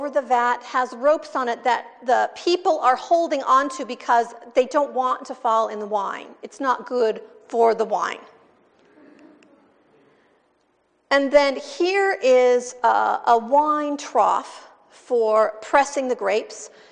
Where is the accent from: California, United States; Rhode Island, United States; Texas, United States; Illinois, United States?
California, United States; I grew up near Napa Valley, California, where there is a lot of winemaking happening.